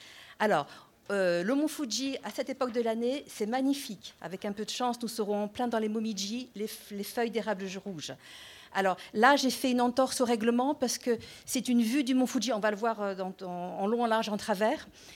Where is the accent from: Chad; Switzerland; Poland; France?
France; mais comme je suis française, je l'ai fait parce que j'ai trouvé que c'était plus joli.